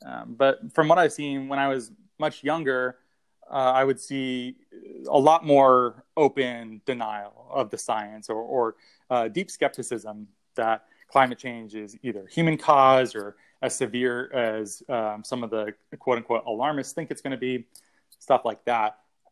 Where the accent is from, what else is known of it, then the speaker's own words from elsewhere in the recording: United States; So me being an American is clearly on display here, Tom.